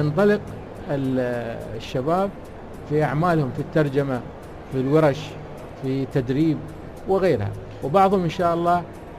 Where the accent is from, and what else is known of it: United Arab Emirates